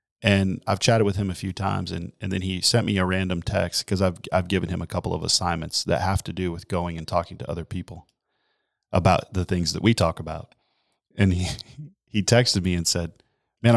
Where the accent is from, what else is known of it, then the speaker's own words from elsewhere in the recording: United States; well, we're American, first of all, so we don't like anything slow, you know?